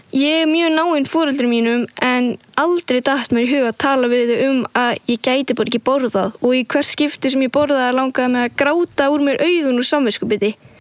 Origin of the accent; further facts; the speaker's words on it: Akureyri, Northeastern Region, Iceland; og tvítug. Ég kem frá Akureyri